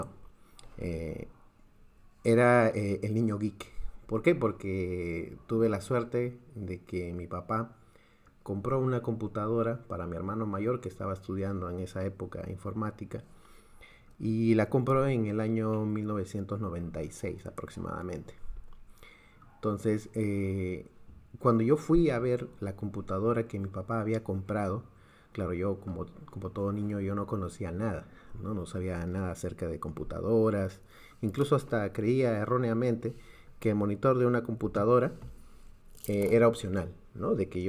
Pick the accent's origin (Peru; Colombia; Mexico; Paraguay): Peru; soy de Perú, tengo 36 años